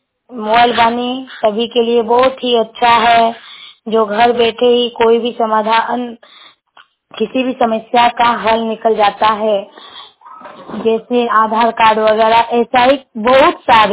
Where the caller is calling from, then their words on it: Kasma Chatti, Jharkhand, India; कसमा चट्टी जिला बोकारो झारखंड।